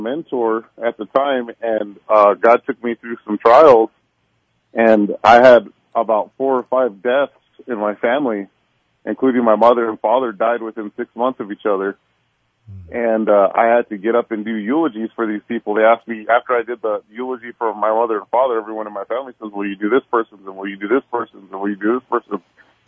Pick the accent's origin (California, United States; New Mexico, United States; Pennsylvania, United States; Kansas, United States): New Mexico, United States; Albuquerque; Well, I grew up here in Albuquerque. I lived here my entire life.